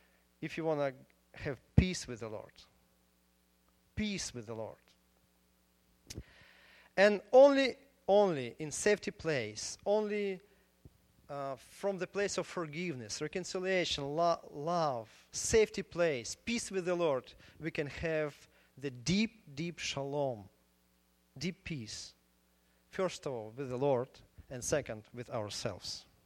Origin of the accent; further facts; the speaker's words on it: Ukraine; English is a second language; moved away; I came from Ukraine, I heard a lot about elections.